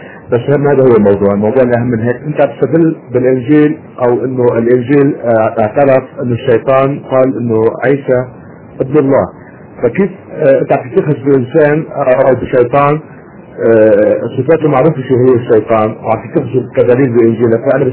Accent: Lebanon; أنا حبيبي لبناني زيك، وكنت نصراني وأسلمت الحمد لله رب العالمين منذ 3 سنوات

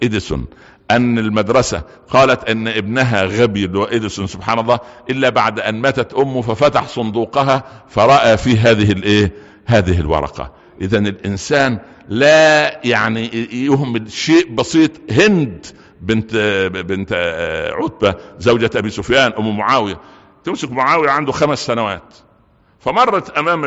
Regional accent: Egypt; عندنا في مصر

